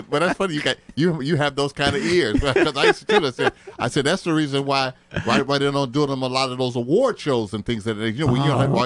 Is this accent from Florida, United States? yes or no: no; Cleveland, Ohio, United States; I was born in, raised in the Methodist Church in Cleveland, Ohio, which is where I'm from. Born and raised in Cleveland, Ohio.